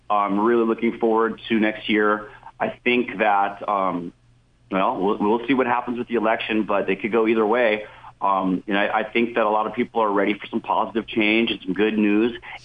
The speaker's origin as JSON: {"language": "English", "town": "Rohnert Park", "region": "California", "country": "United States", "said": "I myself am a Gen Xer, and originally I'm from Roner Park."}